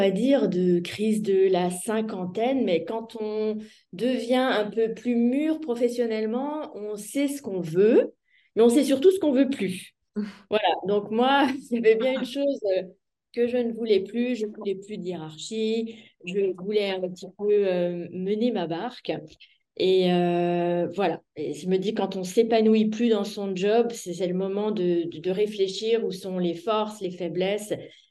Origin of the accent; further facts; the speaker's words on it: Bourgogne-Franche-Comté, France; moved away as an adult; je suis originaire du Jura, donc pas du tout alsacienne à la base, même si ça fait 30 ans voilà, que je suis en Alsace. J'ai vécu dans un petit village entre, je dirais, les vaches et le lait